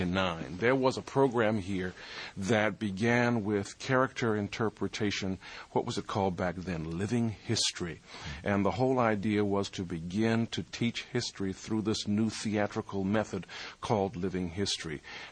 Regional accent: Williamsburg, Virginia, United States; Well, I grew up in Williamsburg from the time I was a year old. Till I graduated from high school, Williamsburg was my home.

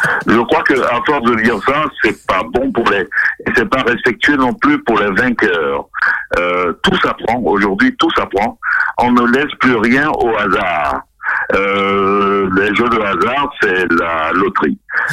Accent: Lannion, Brittany, France; quand j'étais jeune à Lannion

